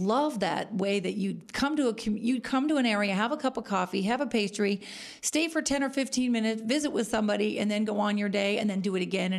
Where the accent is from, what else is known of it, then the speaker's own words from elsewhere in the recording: Napa, California, United States; I'm from Napa, born here in Napa at the Queen of the Valley Hospital, along with my brother, who is my partner in business